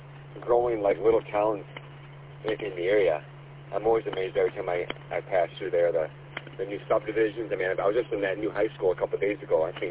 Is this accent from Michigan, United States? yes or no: yes; Marine City, Michigan, United States; But I grew up in Marine City, and it's gotten more popular, but it hasn't hit that same popularity that Romeo has